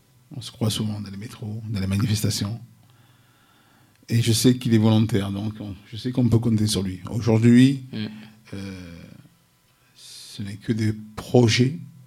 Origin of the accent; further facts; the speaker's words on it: Guinea-Bissau; C'est vrai que les élections chez nous en Guinée-Bissau ne sont jamais faciles.